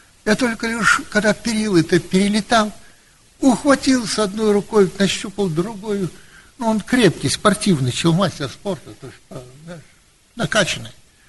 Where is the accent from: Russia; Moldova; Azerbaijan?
Moldova; Ну, мы тоже принимали, из Молдавии принимали участие.